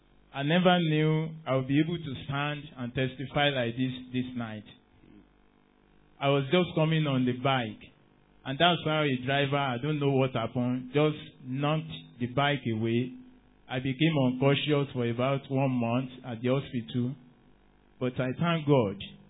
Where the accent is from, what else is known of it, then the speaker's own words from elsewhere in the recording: Otun, Ekiti, Nigeria; I'm from Otun, Ekiti.